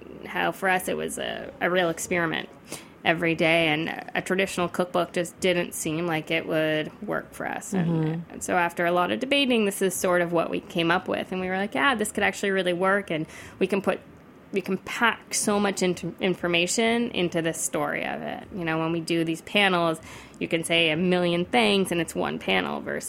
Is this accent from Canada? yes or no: yes; Toronto, Ontario, Canada; born or raised there; moved away as an adult